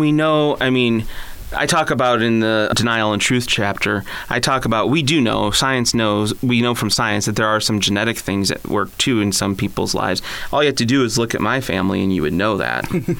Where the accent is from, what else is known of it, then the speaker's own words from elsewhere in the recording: Carland, Michigan, United States; now in Sarasota, United States; I grew up in Carland, and I'm a proud graduate of Ovid-Elsie High School, class of 1994.